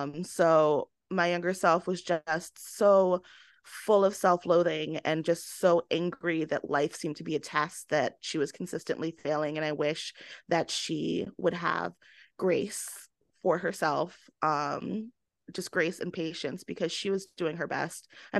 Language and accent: English; Jamaica; accent: Jamaican; the biggest regret I have in my life is that I've completely lost my Jamaican accent. I can understand Patois, but I cannot speak it.